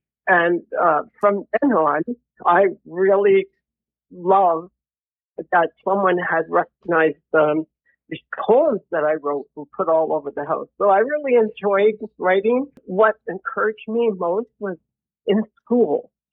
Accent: Quebec, Canada; growing up in Quebec at that time in the 60s.

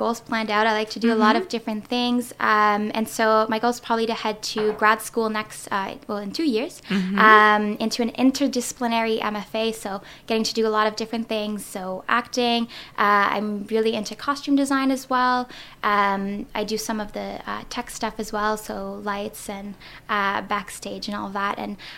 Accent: Gatineau, Quebec, Canada; I'm from Gatineau, Ottawa region.

